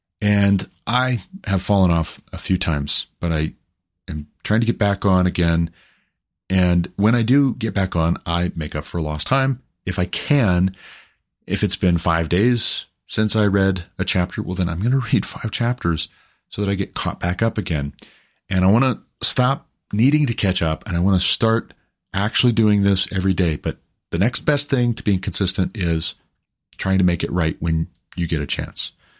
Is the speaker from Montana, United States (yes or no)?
yes; Montana, United States; also born or lived in Sidney, Montana; And again, might I just repeat, I'm from Montana. I've been to Billings, Montana many, many times before we moved to Colorado